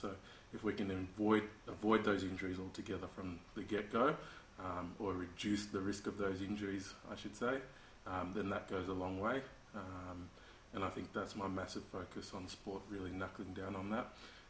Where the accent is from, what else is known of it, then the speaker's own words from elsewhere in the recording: Sydney, New South Wales, Australia; also born or lived in Zimbabwe; now in Melbourne, Australia; I was born in Zimbabwe, came here when I was younger, so grew up in Sydney, now obviously working in Melbourne.